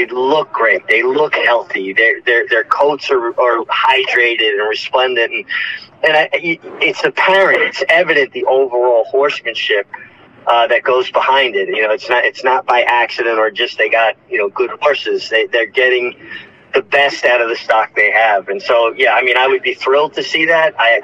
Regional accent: New York, United States; Listen, you know I'm a New Yorker, and I love New York racing.

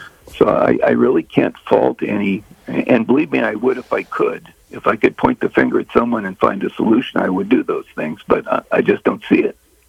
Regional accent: Burbank, California, United States; I grew up in Burbank, Glendale area of California

